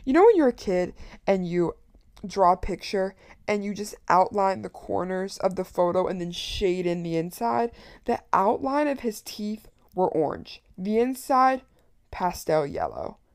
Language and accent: English; Maryland, United States; oh no, I'm not actually from Connecticut, I'm from Maryland.